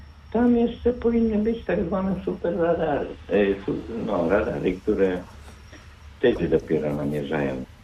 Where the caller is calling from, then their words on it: Nowy Tomyśl, Greater Poland Voivodeship, Poland; Jestem z małego miasteczka, przez najładniejszego w Wielkopolsce, czyli Nowy Tomyśl.